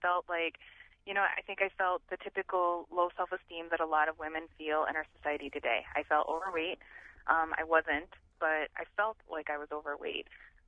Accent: Montana, United States; And so we were raised in Montana

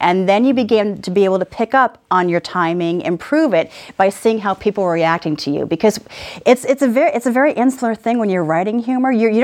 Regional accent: Arizona, United States; I honestly grew up reading her. And I grew up in Arizona.

